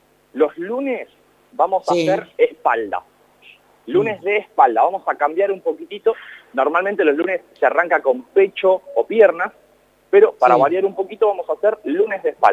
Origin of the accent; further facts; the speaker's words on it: Buenos Aires, Argentina; now in Pinamar, Argentina; Yo me fui en 2000, de Capital Federal. Me fui en 2017. En 2017 me vine para Pinamar. En 2019 volví a Buenos Aires por una cuestión laboral y me agarró la pandemia. Y pude volver recién en septiembre del 20.